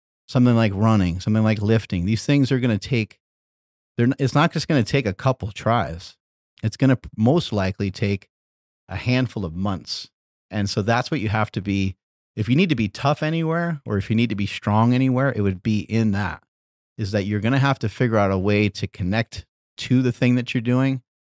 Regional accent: Poughkeepsie, New York, United States; I grew up in Poughkeepsie, New York.

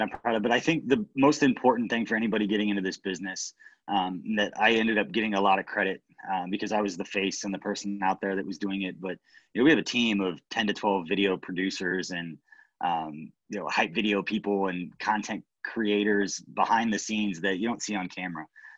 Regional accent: Kansas City, Missouri, United States; But for growing up in Kansas City and coming back, and going down Main Street and just being at Union Station and all the fans there

